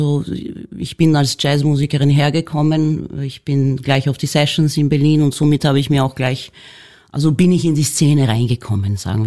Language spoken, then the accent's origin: German; Novi Sad, Vojvodina, Serbia; Klar, also in der Vojvodina, wo ich herkomme, Novi Sad, gibt es sehr viele Minderheiten